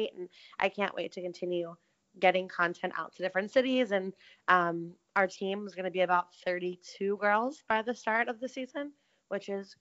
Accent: Philadelphia, Pennsylvania, United States; I'm from the Philadelphia area. So that expansion is near and dear to my heart.

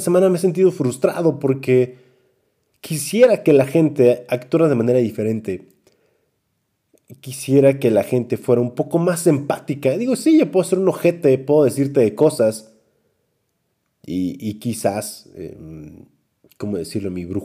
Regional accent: Tula, Hidalgo, Mexico; Aquí en Tula, Hidalgo, soy de Tula, Hidalgo.

